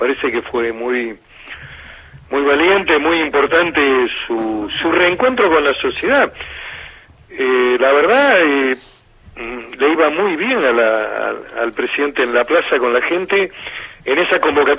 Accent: Banfield, Buenos Aires Province, Argentina; Yo conozco la zona, porque además soy de Banfield, originario de Banfield.

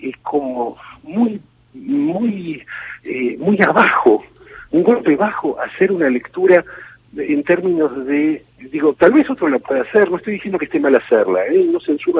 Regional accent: Argentina; yo llevo sangre judía, sangre católica, soy un argentino prototípico, digo, de esos que tenemos sangre de todos los colores.

